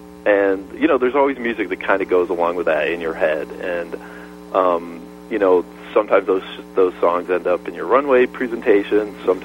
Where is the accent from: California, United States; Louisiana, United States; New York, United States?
New York, United States; I'm from upstate New York, where we always had like 2 feet of snow on Halloween